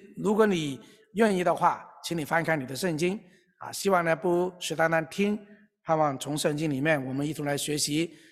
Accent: Hong Kong; 我是从香港来的

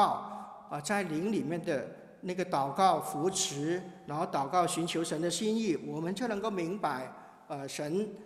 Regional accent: China; 我们中国人有一句话，日日为师终身为父

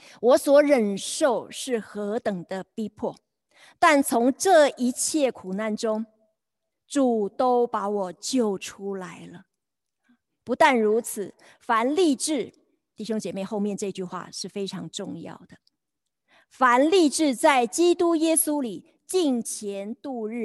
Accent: China; 我们看我们中国人得福音

